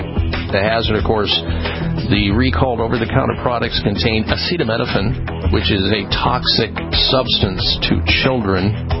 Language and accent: English; Midwest, United States; Boy, do I remember that place. I grew up in the Midwest. I used to race a car at Cordova Drag Strip, believe it or not.